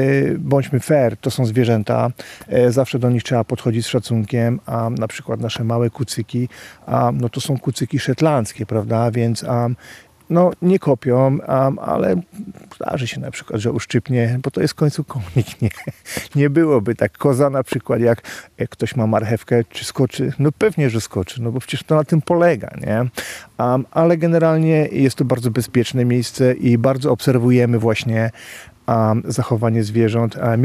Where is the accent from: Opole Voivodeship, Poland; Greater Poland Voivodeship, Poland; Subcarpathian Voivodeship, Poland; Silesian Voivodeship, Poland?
Silesian Voivodeship, Poland; Zabrze; kiedy jeszcze ja byłem dzieckiem, kojarzyło się właśnie z miejscem, gdzie ja dorastałem w Zabrzu.